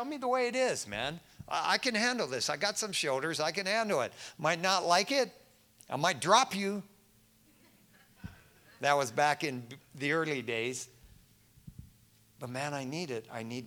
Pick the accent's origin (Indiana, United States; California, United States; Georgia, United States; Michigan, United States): Michigan, United States; East Detroit; laying on the front yard there, growing up in East Detroit, Michigan, looking up at the stars